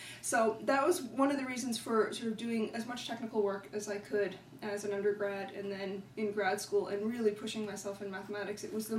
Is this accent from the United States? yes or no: no; Ontario, Canada; moved away as an adult; I grew up in Canada, so I lived in mostly in Ontario until I was 23 when I went to grad school at Stanford.